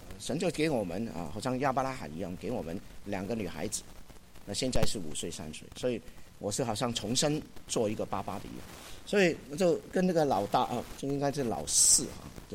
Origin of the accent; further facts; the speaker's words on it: China; 我是一个不是属于他们群体的人，我是一个中国人